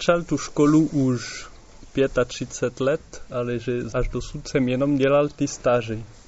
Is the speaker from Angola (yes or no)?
no; Grenoble, Auvergne-Rhône-Alpes, France; Czech is a second language; now in Prague, Czechia; Já jsem Francouz původně. Je to prý slyšet. Od Grenoblu. A žiju teďka už 3 roky už žiju v Čechách. A teďka tak 2 roky v Praze a teďka v Jižní.